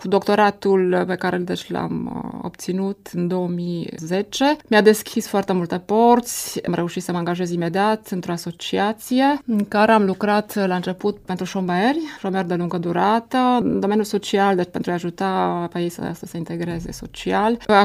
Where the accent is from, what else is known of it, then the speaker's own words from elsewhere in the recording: Cluj-Napoca, Cluj County, Romania; Eu sunt din Cluj, mi-a tihnit și aici la Iași.